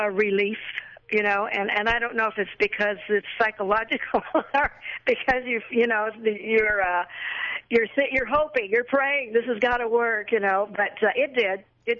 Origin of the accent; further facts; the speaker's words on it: Corona, California, United States; semi-retired and teach music, teach piano part-time and so forth, and I'm from Corona.